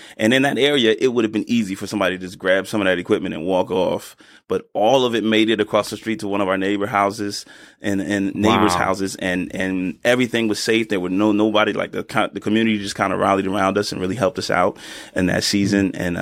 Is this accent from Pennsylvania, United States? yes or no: yes; Philadelphia, Pennsylvania, United States; I was born and raised in Philadelphia